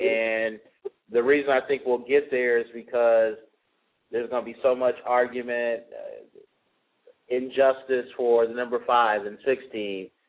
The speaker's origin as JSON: {"language": "English", "region": "Michigan", "country": "United States", "tie": "born or raised there", "said": "You know, I grew up in Michigan, so naturally I'm always going to follow Big Blue and Big Green."}